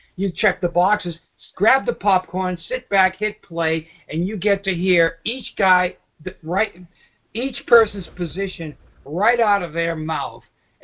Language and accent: English; Florida, United States; Oh, hi. I'm from Florida. I live in the Panhandle.